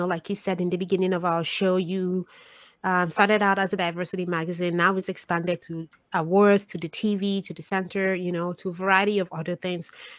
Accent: Nigeria; because I'm a woman, I'm a Nigerian woman.

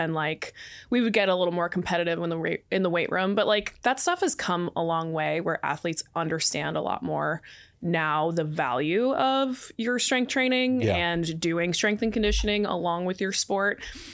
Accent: Boston, Massachusetts, United States; now in Austin, United States; I'm from Boston originally, small town outside of Boston. Born and raised.

